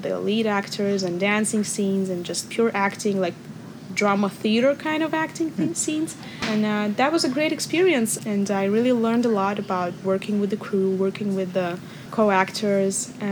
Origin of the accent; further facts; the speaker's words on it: Moscow, Russia; I'm from Moscow, Russia, and I'm of mixed Russian and Indian descent.